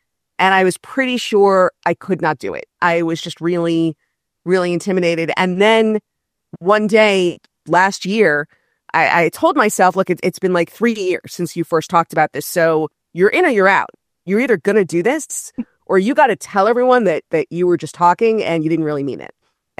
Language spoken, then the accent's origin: English; Miami Beach, Florida, United States; it's set in my native Miami Beach, born and raised in Miami Beach, and I spent a number of years living on South Beach in the 90s.